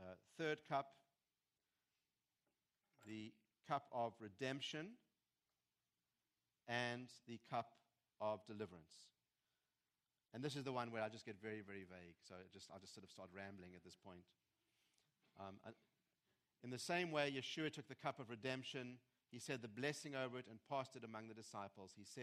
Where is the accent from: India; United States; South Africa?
South Africa; I was raised in South Africa